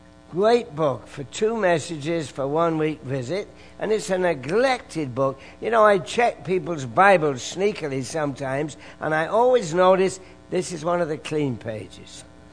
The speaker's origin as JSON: {"language": "English", "region": "England", "country": "United Kingdom", "tie": "born or raised there", "said": "I grew up in England, and occasionally we had that unhealthy food, you know."}